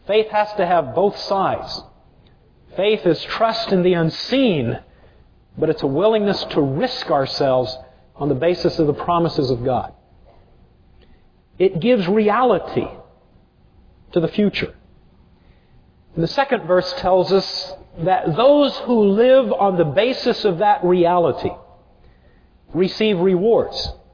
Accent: Arizona, United States; Now, I was raised in Arizona, so there was always sand all over everything.

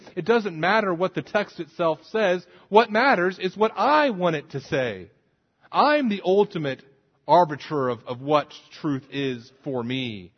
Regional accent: Scotland, United Kingdom; No more Irish jigs on the kitchen table. Besides, we're Scottish.

